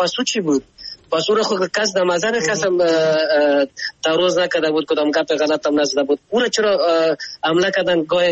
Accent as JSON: {"language": "Persian", "country": "Afghanistan", "said": "ما خو افغان هستیم"}